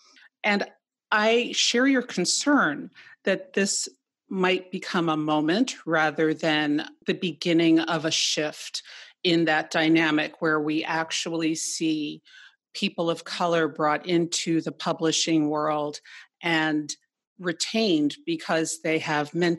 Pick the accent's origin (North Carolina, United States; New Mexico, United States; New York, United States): New York, United States; New York City; I grew up in New York City, and I grew up with friends whose parents were in the publishing world.